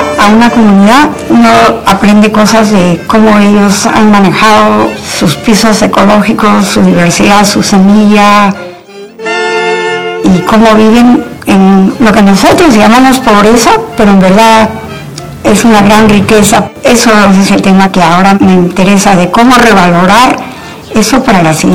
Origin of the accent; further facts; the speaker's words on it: Huancayo, Junín, Peru; moved away as an adult; also born or lived in Australia; Yo crecí en Huancayo y tenía mucha cercanía a la naturaleza porque teníamos una chacra, mi tío tenía vacas, había caballos, se sembraba.